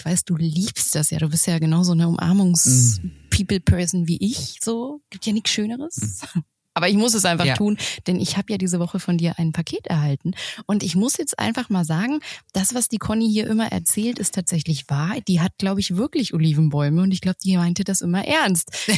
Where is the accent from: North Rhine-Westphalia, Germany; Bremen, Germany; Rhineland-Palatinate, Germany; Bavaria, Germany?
Bavaria, Germany; in wunderschönen München, in meiner Heimat Bayern